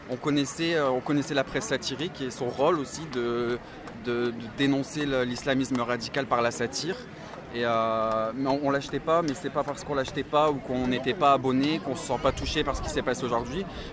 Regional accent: France; On est français avant tout.

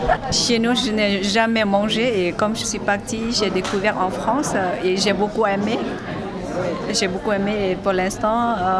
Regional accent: Laos; French is a second language; Bonjour, je viens du Laos.

